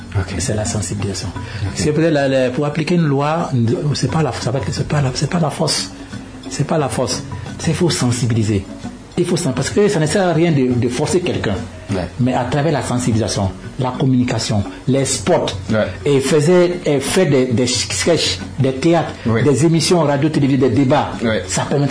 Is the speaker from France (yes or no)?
no; Guinea; En Guinée, chez nous, en Guinée, ils ne sont pas compliqués.